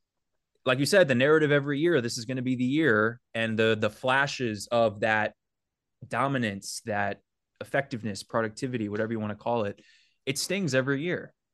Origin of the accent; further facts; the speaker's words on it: Manhattan, New York, United States; I was public school all the way through growing up in Manhattan